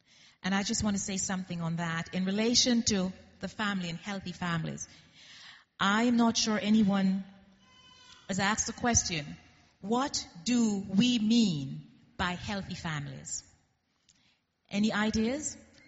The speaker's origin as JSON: {"language": "English", "country": "Jamaica", "lives_now": "Toronto, Canada", "said": "I'm from Jamaica originally, and Toronto now became homeland for us there."}